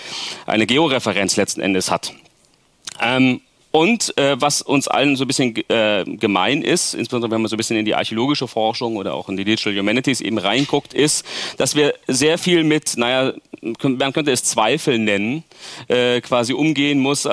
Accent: Mainz, Rhineland-Palatinate, Germany; Und ich komme aus Mainz

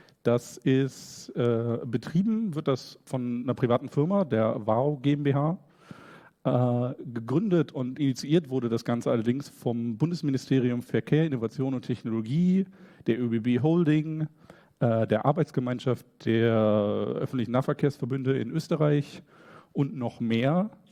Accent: Germany; Weil, also ich komme aus Deutschland

